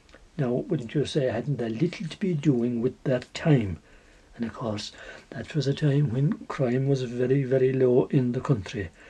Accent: Ireland; as we're all Irish, say hello in a very friendly manner to them

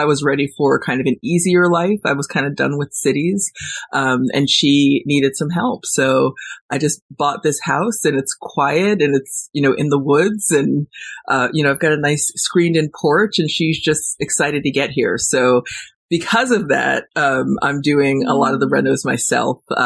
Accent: Warwick, New York, United States; also born or lived in Los Angeles, United States; So I lived in LA for about 4 years, and just about 3 weeks ago, I moved back to New York, back to my hometown in Warwick, and I bought a farm.

